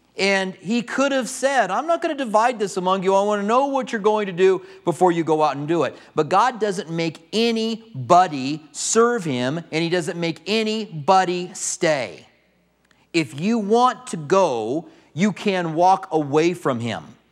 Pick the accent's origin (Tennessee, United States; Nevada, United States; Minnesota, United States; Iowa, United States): Iowa, United States; Clinton; born there; I was born in Clinton, Iowa. I ran into a guy here recently that was also from Clinton.